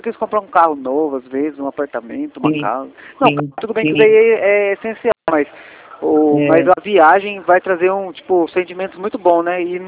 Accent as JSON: {"language": "Portuguese", "town": "Rio Claro", "region": "São Paulo", "country": "Brazil", "said": "Eu sou de Rio Claro, São Paulo."}